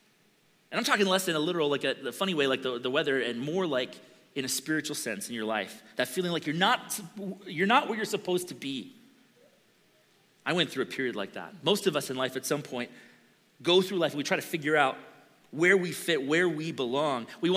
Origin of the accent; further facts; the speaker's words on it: Erie, Pennsylvania, United States; now in Tokorozawa, Japan; My family lives just outside of Tokyo in a town called Tokorozawa, but originally we come from Erie, Pennsylvania, up on the Great Lakes, and I served there as a pastor for almost 20 years.